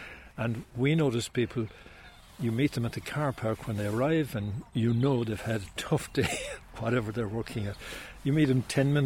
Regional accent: Tralee, Munster, Ireland; we were fortunate growing up in Tralee that we had the town park here.

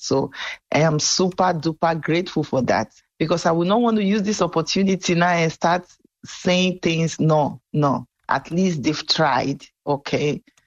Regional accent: Nigeria; And I'm from Nigeria.

